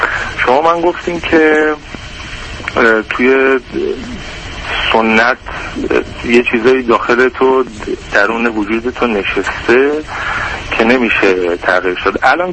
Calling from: Iran; من تو خانواده خیلی روشن فکری بزرگ شدم، از ایران تماس میگیرم خدمتتون. توی سن 20 سالگی 25 سال دارم.

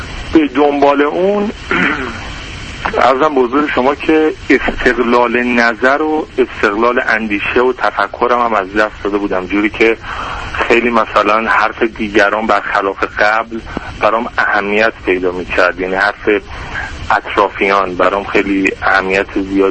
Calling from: Iran; من تو خانواده خیلی روشن فکری بزرگ شدم، از ایران تماس میگیرم خدمتتون. توی سن 20 سالگی 25 سال دارم.

